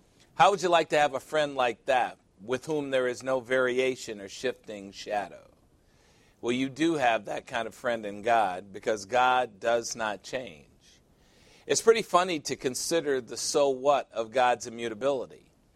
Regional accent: Chicago, Illinois, United States; I'm from Chicago, Illinois, here in the United States, a city that gets only 51 days of sunshine a year.

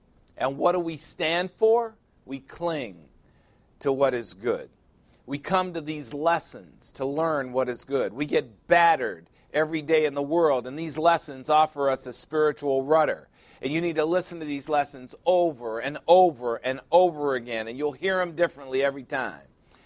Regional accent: Chicago, Illinois, United States; On the day before Thanksgiving in 1987, the news on the radio in my hometown, Chicago, was quite shocking.

